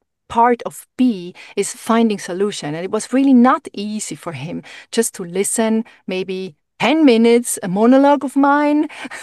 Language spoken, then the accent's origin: English; Switzerland; English is a second language; So because he's from Argentina and I'm from Switzerland, so there are two cultures, two languages.